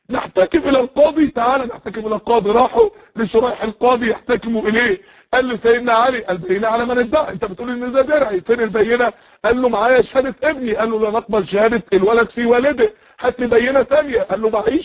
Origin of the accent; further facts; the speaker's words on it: Egypt; يا جماعة انت مصري وانا مصري، دي بلدي ودي بلدك، دي بلدنا احنا الاثنين